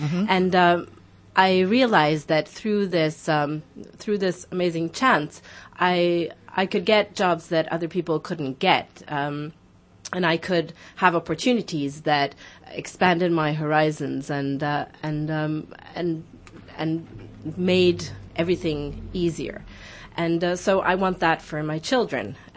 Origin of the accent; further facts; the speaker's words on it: Switzerland; I grew up in Switzerland, and in Switzerland, it is the norm for people to speak at a minimum of three languages.